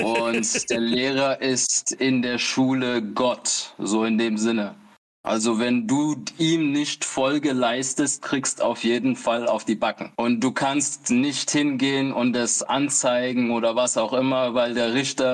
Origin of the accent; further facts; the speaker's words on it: Eritrea; weil ich bin eigentlich Eritreer ursprünglich